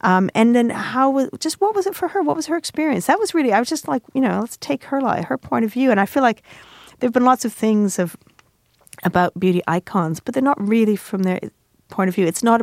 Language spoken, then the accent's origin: English; Toronto, Ontario, Canada; I'm from Toronto, so, it's just a different...